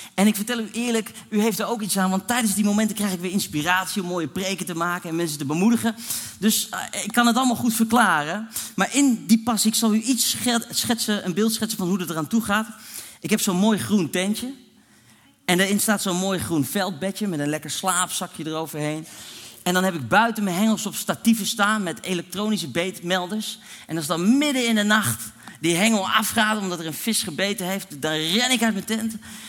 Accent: Netherlands; natuurlijk, ik ben een echte Hollander, dus ik ga voor de goedkoopste optie

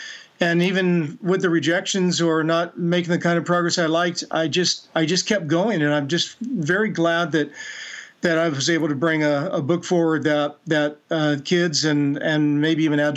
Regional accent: Seattle, Washington, United States; I'm from Seattle originally, so it was a return to my hometown area for us.

